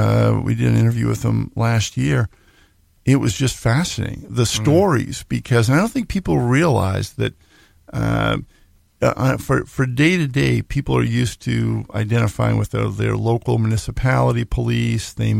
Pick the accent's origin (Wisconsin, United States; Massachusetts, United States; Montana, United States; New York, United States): Massachusetts, United States; In the Boy Scouts where I grew up outside of Boston, but we used to come to Vermont and Maine for all of our hikes and 50-mile hikes.